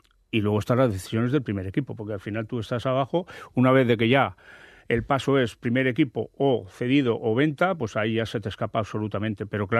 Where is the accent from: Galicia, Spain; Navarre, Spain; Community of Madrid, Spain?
Navarre, Spain; y está a 25 kilómetros, Leiza. Y mi pueblo es muy parecido, creo que más bonito que Leiza.